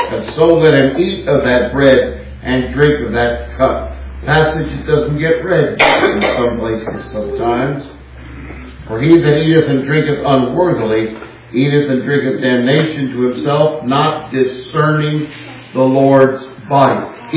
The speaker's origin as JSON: {"language": "English", "region": "California", "country": "United States", "said": "Now, I hail from California. The capital of California is Sacramento."}